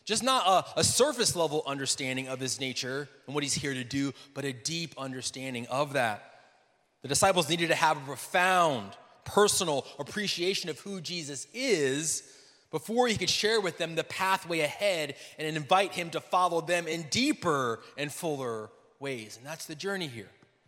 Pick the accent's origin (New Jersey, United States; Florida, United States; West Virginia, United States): New Jersey, United States; Now, I'm from New Jersey, where they only breed skeptical people.